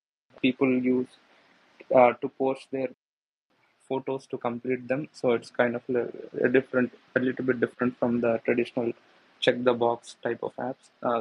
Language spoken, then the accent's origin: English; Hyderabad, Telangana, India; from India, Hyderabad in India.